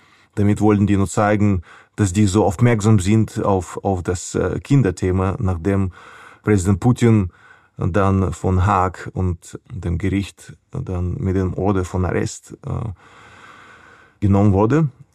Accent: Ukraine; German is a second language; wir als Ukrainer

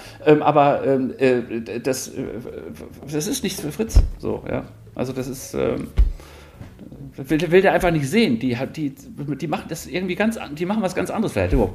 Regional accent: Soest, North Rhine-Westphalia, Germany; da, wo ich herkomme, aus Soest, es ist ja eine Kleinstelle in Nordrhein-Westfalen

